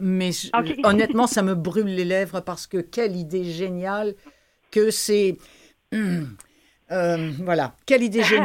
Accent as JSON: {"language": "French", "region": "Normandy", "country": "France", "said": "moi je suis normande d'origine et il y en a absolument partout en Normandie."}